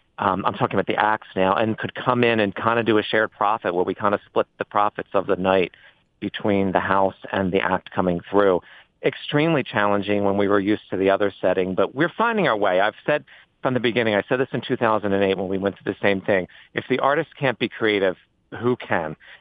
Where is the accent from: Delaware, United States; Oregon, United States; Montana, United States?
Delaware, United States; I'm born and raised in Delaware. This has been my home most of my life.